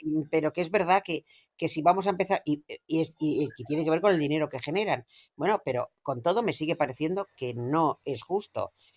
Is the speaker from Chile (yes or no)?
no; Spain; estoy muy orgullosa como española